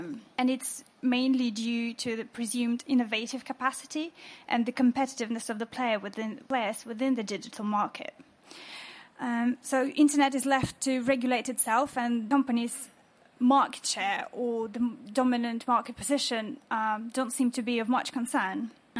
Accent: Kazakhstan; now in London, United Kingdom; I'm originally from Kazakhstan, but currently I'm studying at the London School of Economics

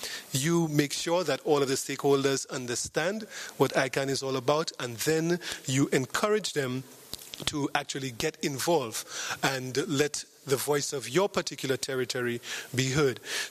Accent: St. Lucia; when people ask me, where are you from? I never say I'm from St. Lucia, I say I'm from the Caribbean.

